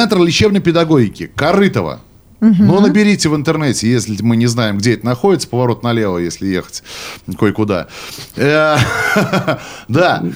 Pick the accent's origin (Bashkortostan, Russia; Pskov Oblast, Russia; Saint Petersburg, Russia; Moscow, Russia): Pskov Oblast, Russia; Pskov; я вроде из Пскова никуда не уезжал